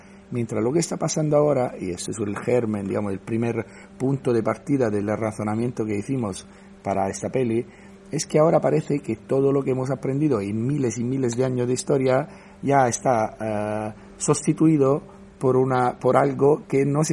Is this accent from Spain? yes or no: no; Sicily, Italy; Spanish is a second language; yo soy siciliano y veniendo de la Magna Grecia, también yo soy español, porque hace nada esta zona de la tierra era española, era de Aragón, ¿no?